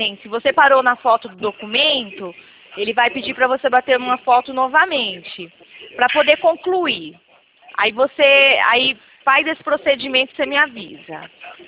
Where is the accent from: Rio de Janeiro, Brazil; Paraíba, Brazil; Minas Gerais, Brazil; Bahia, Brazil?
Paraíba, Brazil; born there; now in Americana, Brazil; eu sou natural da Paraíba, mas eu moro em Americana, São Paulo. Eu só nasci lá.